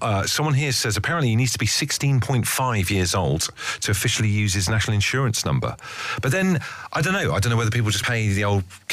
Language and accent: English; South West England, United Kingdom; obviously I grew up in Devon, so like sitting on beaches and going to like parties and all that stuff.